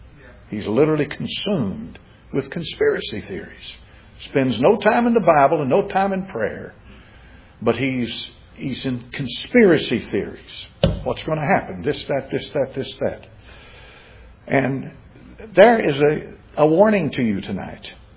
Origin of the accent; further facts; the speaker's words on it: Tennessee, United States; born there; I'm thankful I was born in East Tennessee.